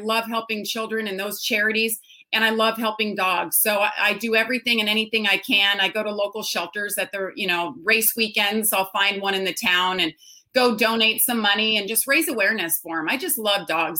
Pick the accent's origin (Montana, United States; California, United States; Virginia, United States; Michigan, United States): California, United States; Lake Tahoe; I'm an only child, and I actually was born and raised in Lake Tahoe, California. So you're kind of naturally an outdoors person.